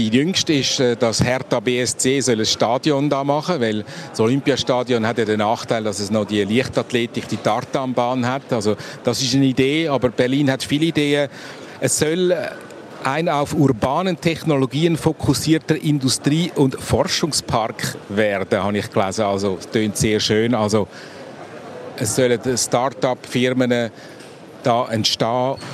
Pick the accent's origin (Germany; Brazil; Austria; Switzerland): Switzerland; als Schweizer oder auch wo aus einem Land kommt, wo die direkte Demokratie kennt